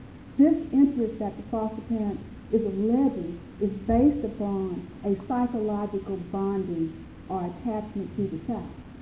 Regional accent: Dallas, Texas, United States; from Dallas, Texas.

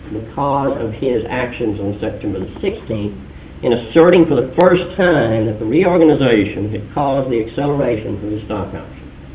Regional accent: Dallas, Texas, United States; from Dallas, Texas.

